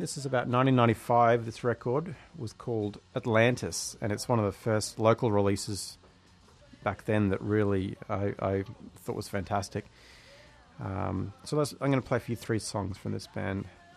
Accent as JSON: {"language": "English", "town": "Canberra", "region": "Australian Capital Territory", "country": "Australia", "tie": "born or raised there", "said": "my hometown of Canberra where I grew up, which is the government town in Australia."}